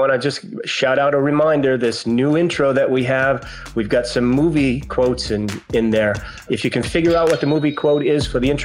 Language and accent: English; Northeast, United States; I'm from the Northeast originally, and we don't follow our college teams at all.